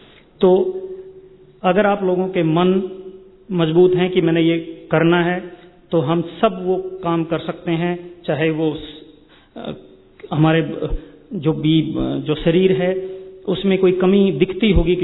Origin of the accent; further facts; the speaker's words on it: India; born there; मैं खुशकिस्मत मानता हूं अपने आप को कि मैं भारत में पैदा हुआ